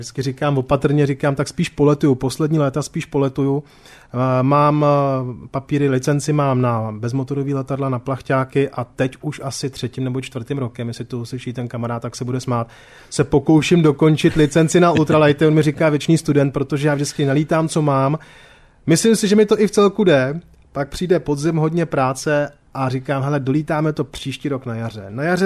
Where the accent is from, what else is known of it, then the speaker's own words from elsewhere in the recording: Prague, Czechia; já jsem vyrůstal v Praze v jednom činžáku